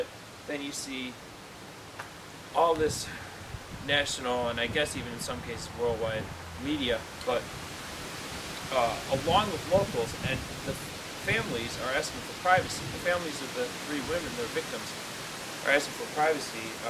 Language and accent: English; Illinois, United States; now in Cleveland, United States; Now, actually, I'm not from Cleveland. I'm not from around here originally. I grew up in the Chicago area, and my wife grew up in California.